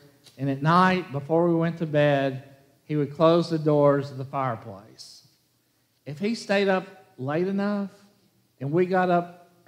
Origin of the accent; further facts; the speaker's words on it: Jackson, Tennessee, United States; When I was a kid, I grew up in Jackson, Tennessee. Y'all know that.